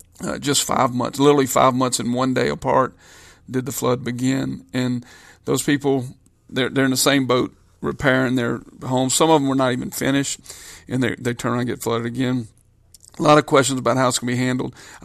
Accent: Louisiana, United States; but Louisiana specifically, since this is my home state in Tangipahoa, my home parish, that, you know, we're very resilient.

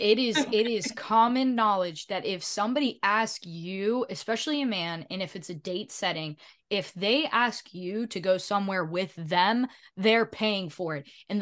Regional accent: the South, United States; I'm from the South.

